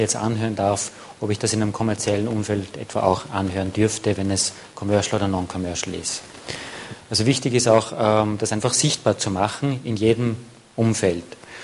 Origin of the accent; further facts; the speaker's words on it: Austria; da sind wir natürlich als Österreicher klein